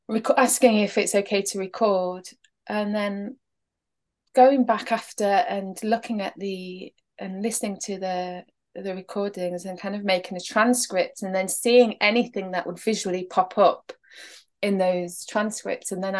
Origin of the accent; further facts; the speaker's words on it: Derby, East Midlands, United Kingdom; It's been at Format Festival in Derby, which, you know, was a dream because it's my hometown.